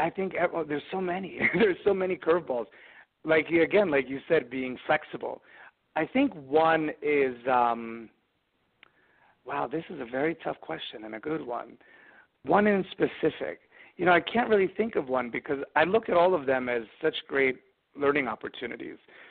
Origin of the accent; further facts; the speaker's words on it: New York, United States; now in Boulder, United States; And being that I grew up in New York and especially into a family that was high society